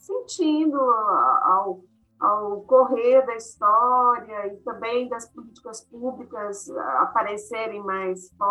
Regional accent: Rio de Janeiro, Brazil; eu vim do Rio de Janeiro para uma região de Minas Gerais, que é Vale do Rio Doce, Jequitinhonha, uma região central de Minas, para trabalhar num projeto social numa missão de origem holandesa.

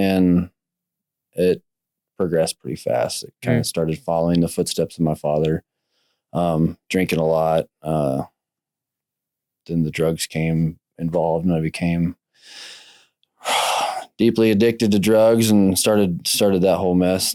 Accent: South Dakota, United States; born there; We grew up in, and I was born in South Dakota, and we kind of just bounced around, moved from here to there

